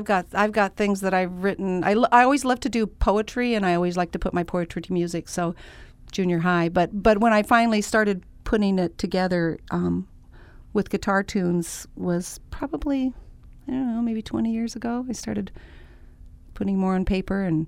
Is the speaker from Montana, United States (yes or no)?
no; Big Piney, Wyoming, United States; So my first musical experience was I grew up in Big Piney, Wyoming, and we happened to have an incredible stage band musician that took a job in Big Piney, Wyoming